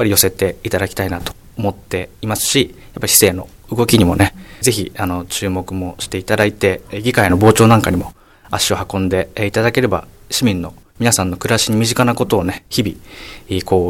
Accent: Tochigi, Japan; also born or lived in Yokohama; now in Fujisawa, Japan; 出身は私、栃木なんですね。

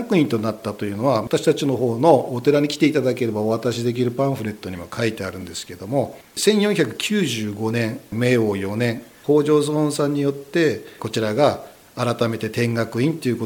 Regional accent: Sendai, Miyagi, Japan; born there; now in Fujisawa, Japan; 生まれはですね、はい、宮城県の仙台市でございます。まあ、東北出身でございます。

